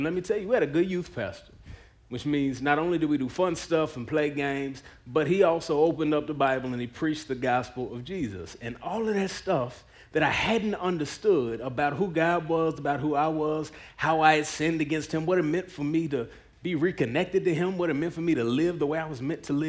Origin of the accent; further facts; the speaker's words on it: Dallas, Texas, United States; I grew up in Dallas. I moved back there a few years ago, but I grew up in Dallas.